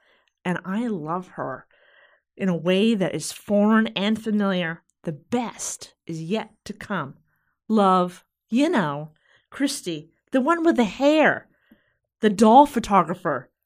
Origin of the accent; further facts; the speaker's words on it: Stonington, United States; I was born and raised in Stonington. I was born in the early 70s, so you can get an idea of of how old I am.